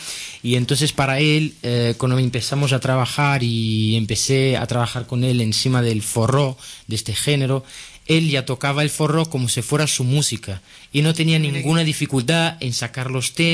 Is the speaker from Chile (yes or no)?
no; Rio de Janeiro, Brazil; Spanish is a second language; Sí, yo soy de Río, sí.